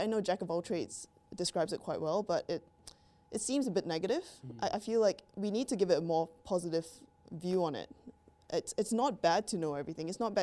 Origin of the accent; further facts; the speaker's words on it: Singapore; also born or lived in Vancouver, Canada; now in Perth, Australia; I was born in Canada, Vancouver. Okay. But my parents decided I was a bit too far away to move there. So they went back to Singapore. And then about 17 years ago, I came back to Perth. I came to Perth and I've stayed there since.